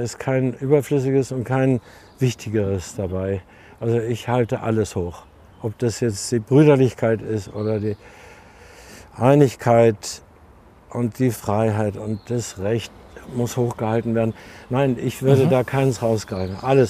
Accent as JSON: {"language": "German", "region": "Lower Saxony", "country": "Germany", "tie": "born or raised there", "moved": "yes", "lives_now": "Munich, Germany", "said": "Ich bin selten in Ostfriesland. Und bin dankbar, hatte ich schon gesagt, dass ich dort aufgewachsen bin."}